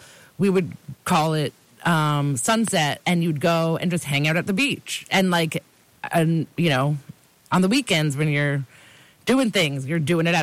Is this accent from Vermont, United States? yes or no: yes; Vermont, United States; born there; I was like, I was born in Vermont, and that's where I'm destined to be.